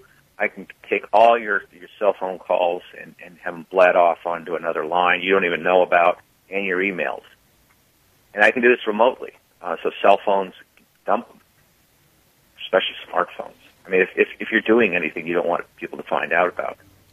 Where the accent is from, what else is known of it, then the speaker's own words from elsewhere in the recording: Colorado, United States; I always wanted to be a ski racer. I grew up in Colorado, a downhill racer.